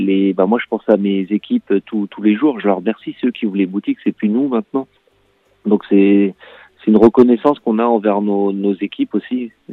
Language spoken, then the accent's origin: French; Callac, Brittany, France; Mon frère et moi, on est né à Guingamp, on a grandi à Calac.